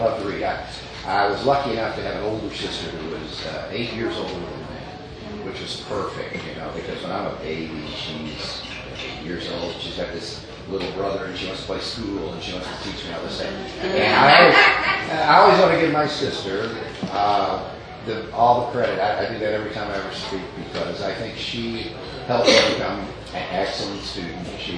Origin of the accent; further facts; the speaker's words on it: Louisville, Kentucky, United States; I'm from Kentucky, of course, but Louisville.